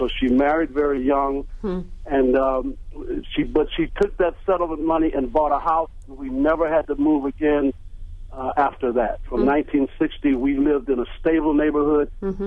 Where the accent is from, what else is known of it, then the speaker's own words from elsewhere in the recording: Milwaukee, Wisconsin, United States; now in Madison, United States; I grew up in Milwaukee in the 53206 zip code. My mom was a widow with five children and bought a house on 14th and Keefe Avenue in 1960. So I grew up in that neighborhood until I was 17, 18 and left home.